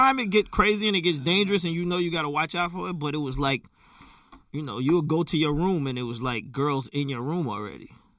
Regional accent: Atlanta, Georgia, United States; My mindset was, I'm from Atlanta. I got a hit record, and I had it untraditionally of whatever I thought what Atlanta was.

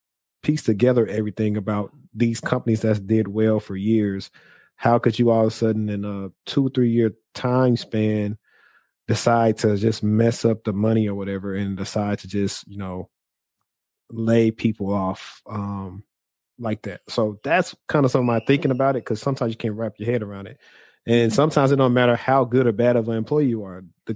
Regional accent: Shreveport, Louisiana, United States; if I was in my hometown of Shreveport, right?

